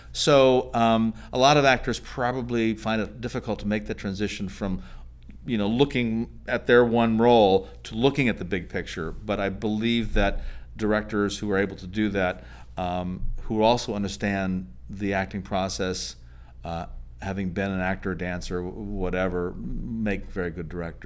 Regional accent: Los Angeles, California, United States; Well, originally I'm from Los Angeles, and I went back to school for my MFA in Cal State University Long Beach in my 40s

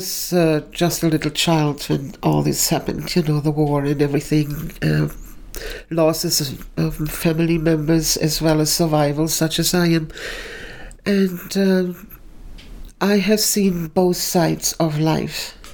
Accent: Berlin, Germany; English is a second language; Well, you know, I am from Berlin.

